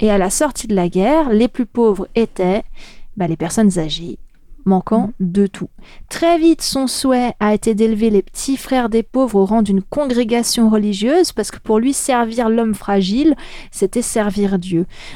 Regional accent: France; Par exemple, en France, moi je viens de France

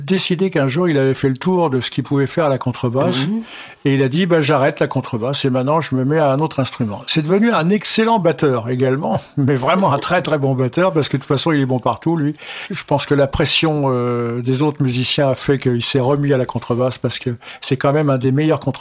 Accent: Normandy, France; parce que comme je suis normand

